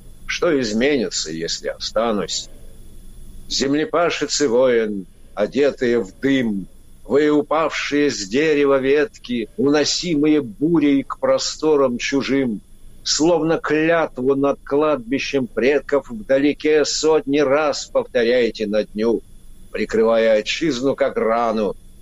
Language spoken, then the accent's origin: Russian; North Caucasus, Russia; У нас на родине, на Северном Кавказе, конечно же, все знают шейхи Джамалуддина Гумуки